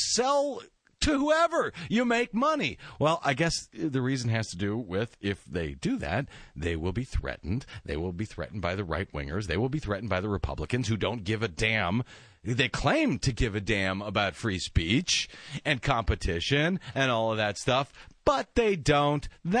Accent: St. Louis, Missouri, United States; I'm from St. Louis, Missouri, originally.

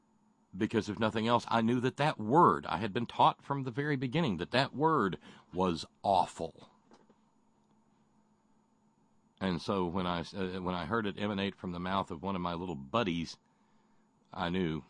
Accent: Alabama, United States; let's remember, everybody, I was raised in Alabama, okay?

